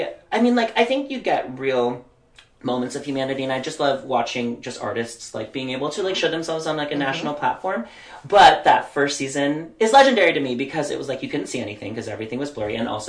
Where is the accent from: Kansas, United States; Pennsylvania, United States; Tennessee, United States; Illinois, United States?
Kansas, United States; Lenexa; also born or lived in Glaston; I grew up in Lenexa, Kansas. I was born in Glaston, Missouri, so it's like both sides of the state line.